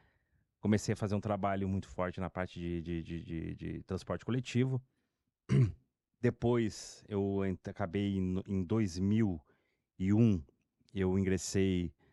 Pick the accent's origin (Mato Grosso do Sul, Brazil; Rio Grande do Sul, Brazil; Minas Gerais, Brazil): Rio Grande do Sul, Brazil; Gravataí; born there; nasci no Rio Grande do Sul, Gravataí.